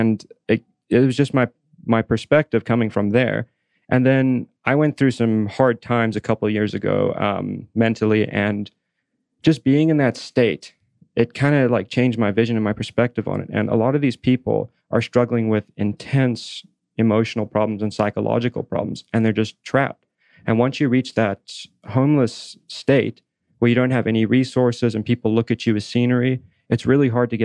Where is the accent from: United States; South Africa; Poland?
South Africa; moved away; originally, I'm from South Africa